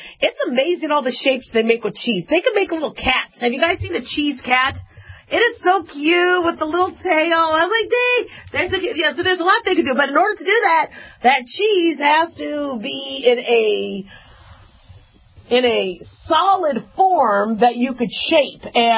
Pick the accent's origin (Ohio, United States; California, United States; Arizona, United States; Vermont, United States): Arizona, United States; now in Nevada, United States; I live in Nevada. You know, I grew up in Arizona.